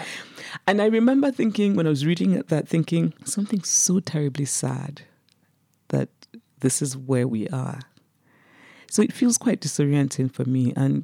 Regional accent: Nigeria; now in United States; I grew up in Nigeria, I was under military dictatorships, and I know what that feels like.

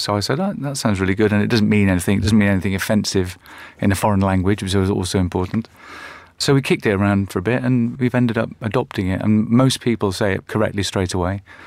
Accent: Liverpool, North West England, United Kingdom; I'm from Liverpool and I'm Caucasian

